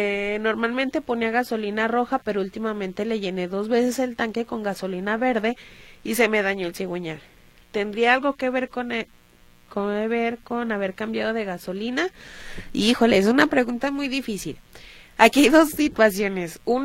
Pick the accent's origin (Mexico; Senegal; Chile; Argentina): Mexico; Tepatitlán, Jalisco; soy de Tepatitlán.